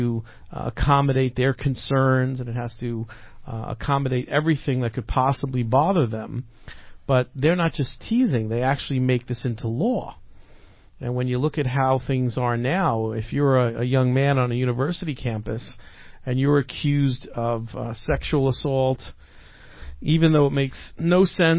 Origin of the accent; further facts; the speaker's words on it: New York, United States; that happened to me a couple of times growing up on Long Island.